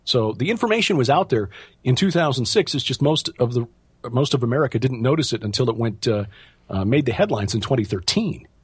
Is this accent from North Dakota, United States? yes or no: no; Chicago, Illinois, United States; We get to move to a less expensive state, even though I was born and raised in Illinois, Chicago. It just costs too much to live here. So we're moving to Missouri at the end of this month, end of February